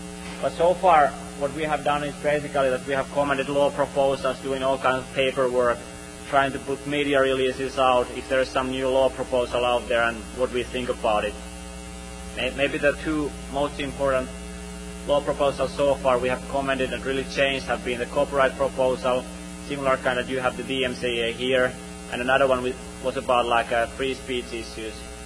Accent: Finland; We're two guys from Finland who founded this organization like 2 years ago.

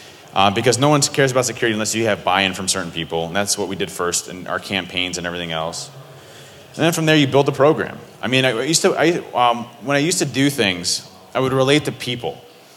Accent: Cleveland, Ohio, United States; I'm from Cleveland. There's nobody there.

